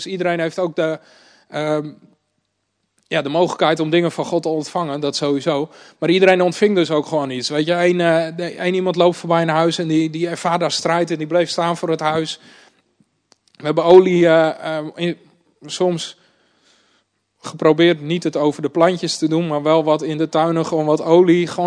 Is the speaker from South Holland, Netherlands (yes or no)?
no; North Holland, Netherlands; now in Groningen, Netherlands; Ik kom zelf uit Noord-Holland.